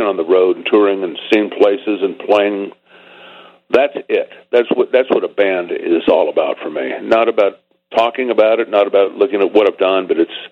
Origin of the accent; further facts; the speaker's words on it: Topeka, Kansas, United States; growing up in Topeka, Kansas, you know, and Topeka, Kansas, like the world, was lit on fire, you know, by the British invasion. But even prior to that, the Midwest was very musical.